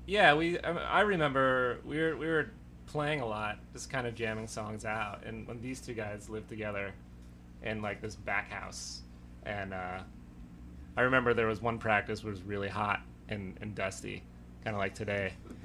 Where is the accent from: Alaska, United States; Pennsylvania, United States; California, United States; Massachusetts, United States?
California, United States; San Diego; I grew up in San Diego, and it was a little bit smaller scene than even Austin, I think.